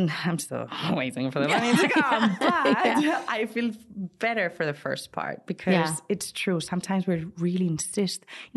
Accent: Madrid, Community of Madrid, Spain; now in United States; So I'm talking about Spanishness because that's where I come from. I was born in Madrid

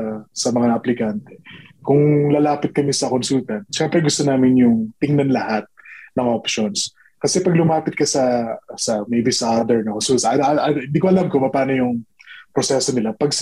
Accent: Bacolod, Western Visayas, Philippines; now in Canada; as a Bisaya, as a from Bacolod, na parang may pagka-probinsyano, parang ganoon.

